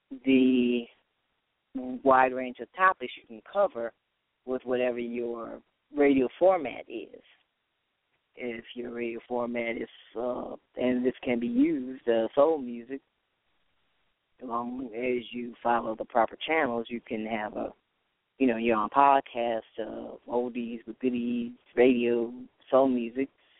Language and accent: English; Ohio, United States; well, I'm from Ohio